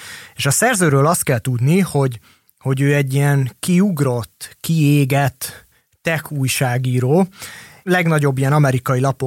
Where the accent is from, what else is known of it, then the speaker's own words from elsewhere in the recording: Hungary; És aztán persze a végén elárultuk, hogy magyarok vagyunk